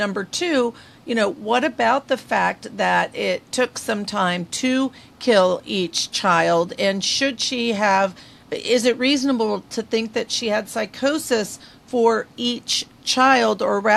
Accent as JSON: {"language": "English", "region": "Texas", "country": "United States", "said": "I'm from Texas, so you are right on the money when you're describing it."}